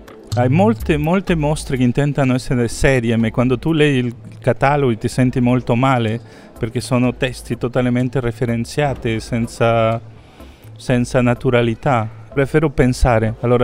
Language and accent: Italian; Peru; Italian is a second language; a parte di questo accento che senti, sono di colore, sono peruviano